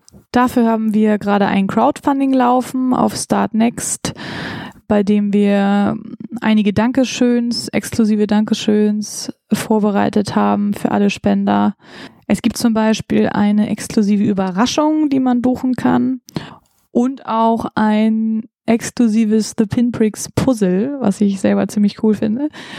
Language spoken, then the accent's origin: German; Kiel, Schleswig-Holstein, Germany; Wir kommen aus Kiel